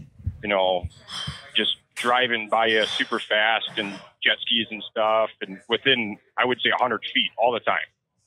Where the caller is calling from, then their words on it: Madison, Wisconsin, United States; The greatest state in the United States, that would be Wisconsin.